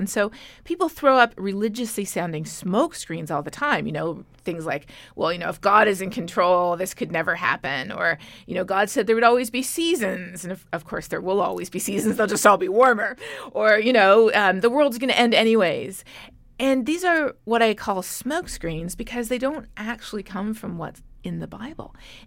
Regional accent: Canada; moved away as an adult; now in United States; Well, as a Canadian moving to the U.S., I sort of vaguely knew there were people out there who didn't think the climate was changing

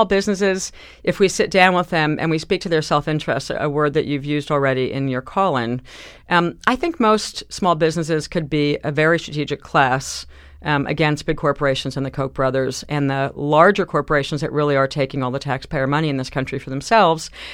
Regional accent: Sweden; I come from Sweden, so I spent a lot of time in Europe, just in general.

